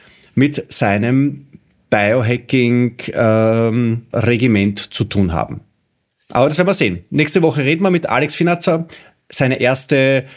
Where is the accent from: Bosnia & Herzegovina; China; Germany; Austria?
Austria; Ich bin ja auch ein Österreicher und wir gewinnen ja da immer im Gegensatz zu den Deutschen.